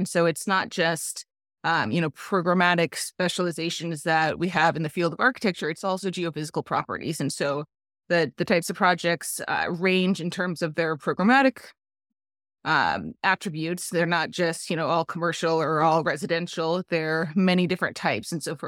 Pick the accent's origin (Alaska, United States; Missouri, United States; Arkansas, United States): Alaska, United States; Anchorage; now in New York, United States; Yes, I grew up in Anchorage, Alaska, and I probably took for granted then, but reflecting now and living in, you know, New York metro area, concrete jungle